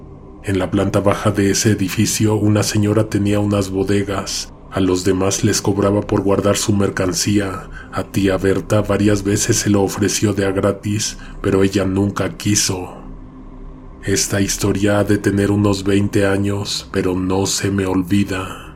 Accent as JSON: {"language": "Spanish", "region": "Mexico City", "country": "Mexico", "said": "soy de la Ciudad de México, vivo muy cerca del Metro Morelos."}